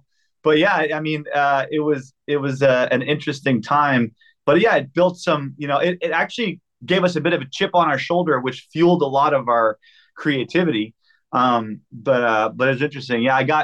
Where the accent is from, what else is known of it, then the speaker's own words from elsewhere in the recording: Canada; which we were bigger in Canada because we're from Canada